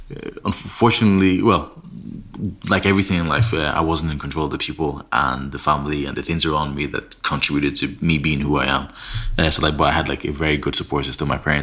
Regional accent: Nigeria; now in Ireland; So, well, we're all from Nigeria, technically.

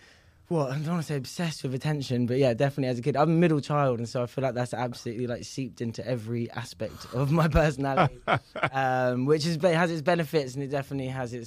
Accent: Harrow, London, United Kingdom; So I grew up in Northwest London, Harrow. Big up, HA3.

